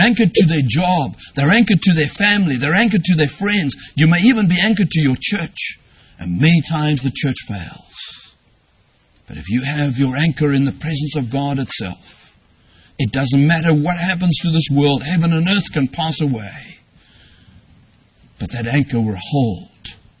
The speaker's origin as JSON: {"language": "English", "country": "South Africa", "tie": "born or raised there", "said": "When I was growing up in South Africa, we didn't have television."}